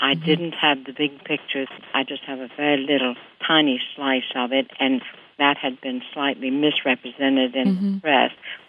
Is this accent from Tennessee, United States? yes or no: yes; Memphis, Tennessee, United States; I grew up in Memphis, Tennessee, and I recall never having any sense that the Mississippi was a danger.